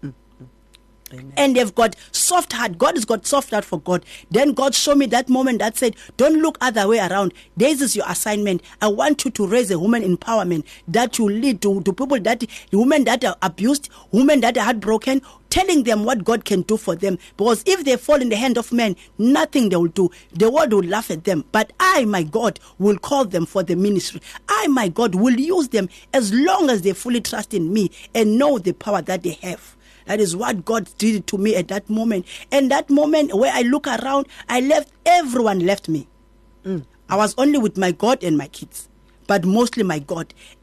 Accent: Port Elizabeth, Eastern Cape, South Africa; now in Cape Town, South Africa; Originally, I'm from Port Elizabeth, my family.

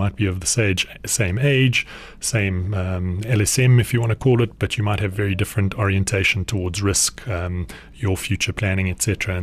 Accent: South Africa; because as a South African, it's understandable.

